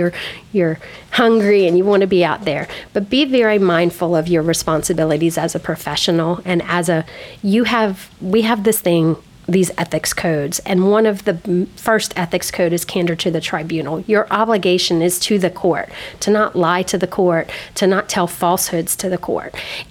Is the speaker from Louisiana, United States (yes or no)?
yes; Covington, Louisiana, United States; In Covington.